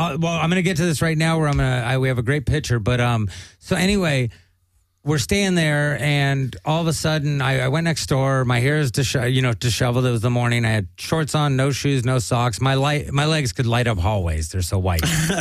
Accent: Pacoima, California, United States; Growing up in Pacoima, you always knew the one or two dickhead cops who were going to be assholes.

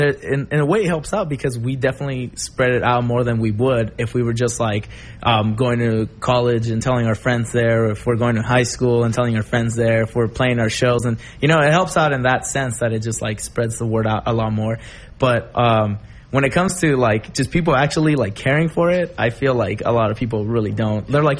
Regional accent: El Monte, California, United States; Well, I grew up in El Monte, and El Monte just has always been a mecca for punk music.

